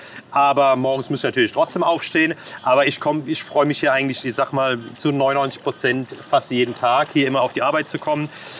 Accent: Baden-Württemberg, Germany; now in Frankfurt, Germany; und jetzt bin ich vor 3,5 Jahren hier nach Frankfurt gekommen. Ich komme aus der Nähe von hier, von Heidelberg, gerade so eine Stunde südlich.

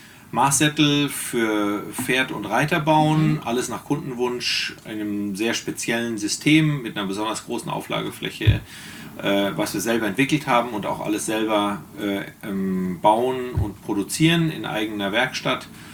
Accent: Bavaria, Germany; also born or lived in North Rhine-Westphalia; Ich bin mal in Nordrhein-Westfalen geboren. Dann sind meine Eltern mit mir nach Bayern gezogen. Da sind wir sehr oft umgezogen, weil mein Vater als Handelsvertreter gearbeitet hat und wir einige, sagen wir mal, Umzüge gemacht haben, bis ich dann in Nordbayern gelandet bin, in der Nähe von Coburg

